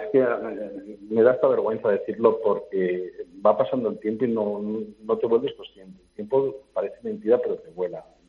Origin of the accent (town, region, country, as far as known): Asturias, Spain; moved away